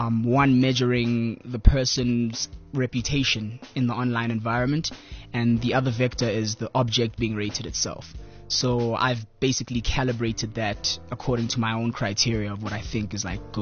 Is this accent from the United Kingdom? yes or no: no; Gauteng, South Africa; My background? Ah, man, I'm from Spraydview in the east of Johannesburg.